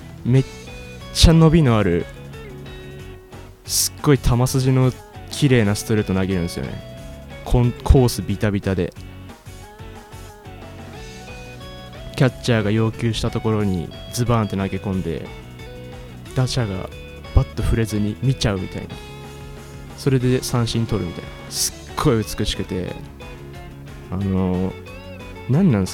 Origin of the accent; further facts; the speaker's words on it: Niigata, Japan; 次に好きな選手が自分新潟出身なんですけど